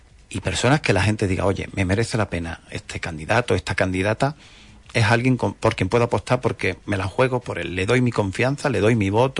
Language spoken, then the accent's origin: Spanish; Andalusia, Spain; para que nosotros gestionemos nuestros intereses como andaluces y andaluzas